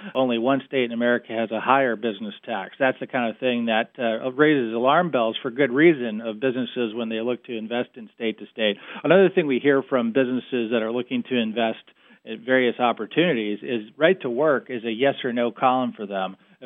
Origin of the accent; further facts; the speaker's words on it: Michigan, United States; in addition to my home state of Michigan, Indiana, and Wisconsin, like we talked about.